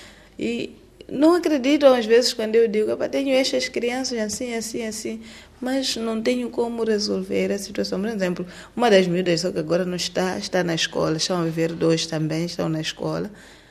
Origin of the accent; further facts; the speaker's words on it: Chibuto, Gaza, Mozambique; Eu nem sou natural daqui, sou de Chibuto. Vim simplesmente só para estar a trabalhar com a Reencontro.